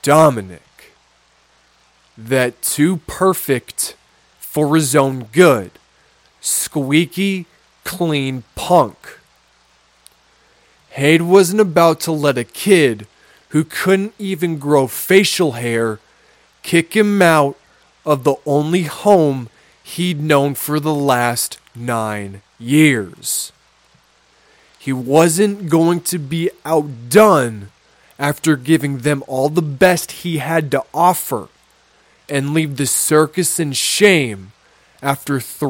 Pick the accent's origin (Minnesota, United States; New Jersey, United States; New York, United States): Minnesota, United States; accent: Minnesotan; My Minnesotan accent just came out real bad there for a second.